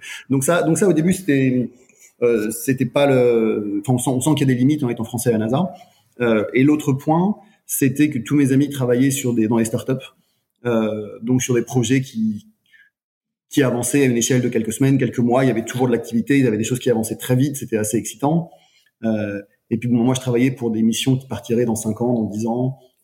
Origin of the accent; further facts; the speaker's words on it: France; Moi, je suis Français